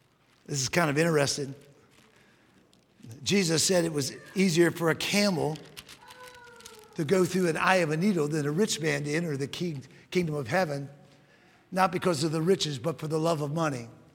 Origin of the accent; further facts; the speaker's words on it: Atlanta, Georgia, United States; born there; My family was all born in Maryland, and I was born in Georgia during a revival in Georgia, in Atlanta, Georgia.